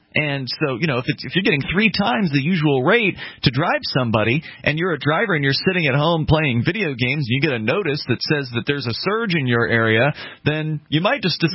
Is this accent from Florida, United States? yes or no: yes; Sarasota, Florida, United States; It's actually my hometown of Sarasota, Florida, like completely eliminated taxi cab regulations